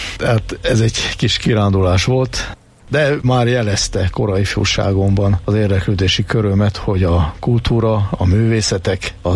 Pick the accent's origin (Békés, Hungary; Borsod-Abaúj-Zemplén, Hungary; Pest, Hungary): Borsod-Abaúj-Zemplén, Hungary; Miskolc; A gyermekkorom az Miskolchoz kötődik, itt születtem a múlt században, 1949-ben, pontosabban Újdiósgyőrben, tehát a miskolciaknak az jelent valamit, ha azt mondjuk, hogy újgyőri gyerek vagyok, voltam. Ott nevelkedtem a Szent Imre templom szomszédságában